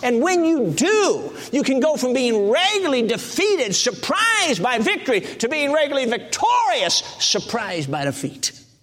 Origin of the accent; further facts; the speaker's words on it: Chicago, Illinois, United States; Now, I grew up in Chicago. I had to get used to this.